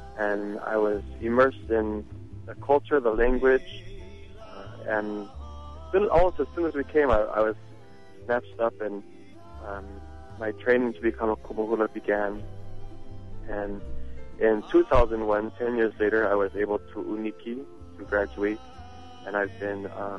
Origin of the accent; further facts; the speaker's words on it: California, United States; born there; Yeah, sure. I was actually born in California.